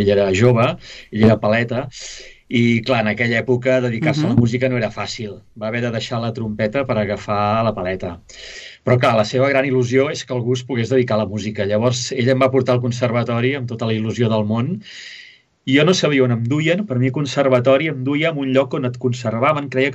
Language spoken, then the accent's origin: Catalan; Sabadell, Catalonia, Spain; jo sóc tallaret, de la Creu Alta, de la vida. Jo he viscut al carrer Major, número 110, on encara hi viu la meva mare.